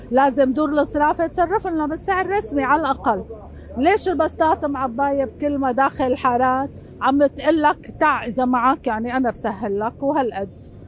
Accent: Syria; أنا مواطنة سورية يعني دارسة اقتصاد خريجة الثمانينات

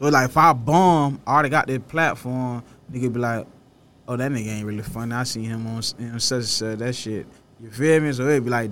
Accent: Pompano Beach, Florida, United States; I'm from the hood. I'm from Pompano. Like, in my hood, we used to, like, walk down 27 now, hang out, shit like that. So, like, growing up, I ain't gonna lie, I had a good, like, growing up experience in Pompano.

